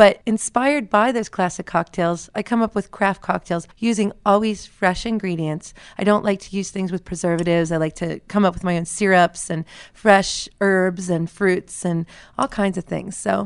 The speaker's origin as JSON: {"language": "English", "town": "Cincinnati", "region": "Ohio", "country": "United States", "tie": "born or raised there", "also_born_or_lived": "San Francisco", "said": "When I moved back from San Francisco, moved back to my hometown of Cincinnati, I needed a job"}